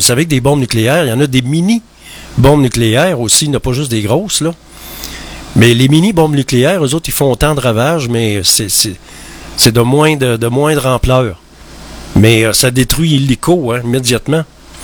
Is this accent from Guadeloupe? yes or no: no; Quebec, Canada; Faut continuer à demeurer maître chez nous au Québec.